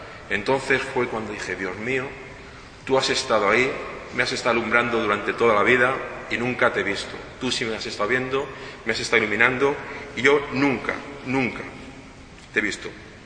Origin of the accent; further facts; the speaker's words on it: Madrid, Community of Madrid, Spain; Yo he vivido siempre de pequeño en Madrid. Y en Madrid, en el centro de Madrid.